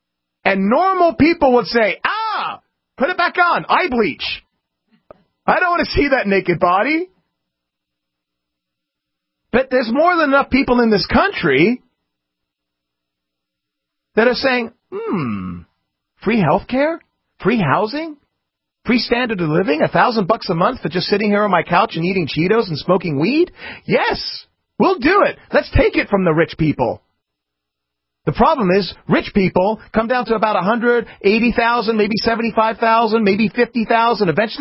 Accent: England, United Kingdom; Anybody, this happened in England. I grew up in England.

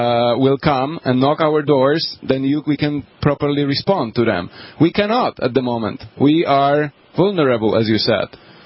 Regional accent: Poland; English is a second language; You know, and in case of Poland, I come from Poland.

